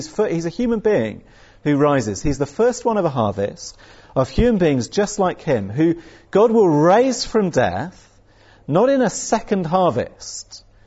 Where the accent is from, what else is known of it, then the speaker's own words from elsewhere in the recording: South West England, United Kingdom; accent: Somerset; It's a harvest term, which means I get to go back to my childhood and drag out my Somerset accent. Okay, so here we are, we're in Somerset.